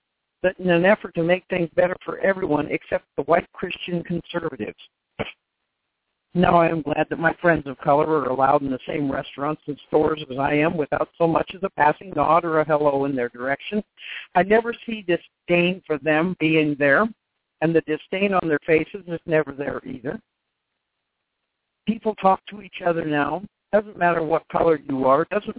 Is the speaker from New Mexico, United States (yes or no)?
yes; Albuquerque, New Mexico, United States; while growing up in Albuquerque, New Mexico. We actually grew up in a good time to be interracial friends.